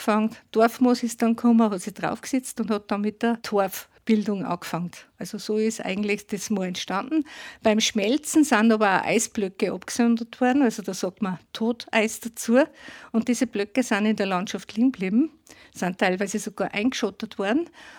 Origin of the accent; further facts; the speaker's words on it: Salzburg, Austria; now in Eggelsberg, Austria; Ich bin Zugereiste, ich komme aus dem Bongau, bin ja eigentlich jetzt seit 50 Jahren in Eckelsberg.